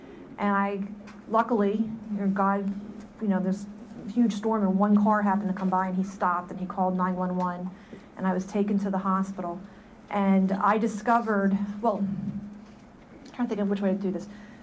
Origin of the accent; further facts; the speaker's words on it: New Jersey, United States; I come from South Jersey